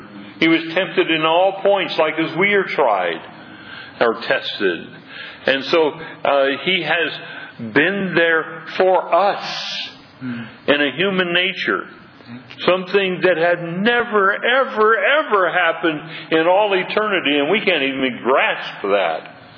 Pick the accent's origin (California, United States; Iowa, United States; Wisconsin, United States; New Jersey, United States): California, United States; born there; No, I was born in California.